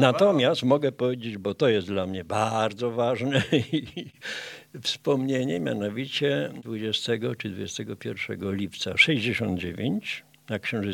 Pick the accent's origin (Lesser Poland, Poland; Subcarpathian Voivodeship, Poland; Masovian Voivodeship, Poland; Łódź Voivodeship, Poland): Lesser Poland, Poland; born there; Ujawniam się jako góral z urodzenia pieniński, po ojcu beskidzki, a z wyboru życiowego karkonoski, sudecki, jak to woli.